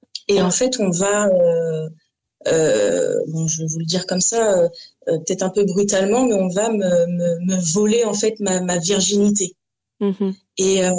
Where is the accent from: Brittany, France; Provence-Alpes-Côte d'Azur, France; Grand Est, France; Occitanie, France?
Brittany, France; Lorient; Moi, je suis native de Lorient, donc en Bretagne, comme tu dis.